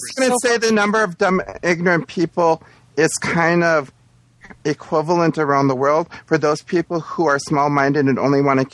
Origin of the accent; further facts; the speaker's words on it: United States; It bugs me as an American that we don't know enough about the rest of the world.